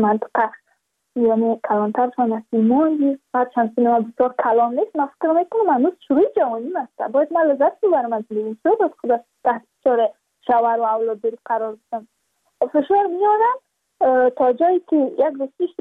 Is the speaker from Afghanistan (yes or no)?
yes; Badakhshan, Afghanistan; چون ما از بدخشان هستیم،